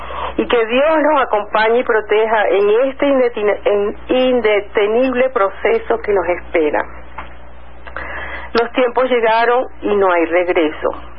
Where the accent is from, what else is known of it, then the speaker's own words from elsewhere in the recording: Venezuela; nuestro compromiso ciudadano como venezolano siempre debe ser por la justicia y libertad.